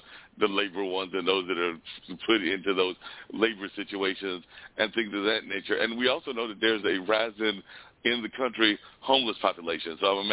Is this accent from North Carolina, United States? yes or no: yes; North Carolina, United States; that Southern tradition that I know I'm part of, having been born and raised in North Carolina